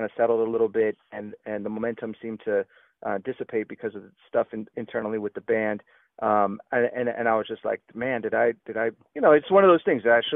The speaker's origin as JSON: {"language": "English", "region": "California", "country": "United States", "tie": "born or raised there", "said": "Well, again, just growing up where I grew up, I'm from the Bay Area. Mom's from San Francisco."}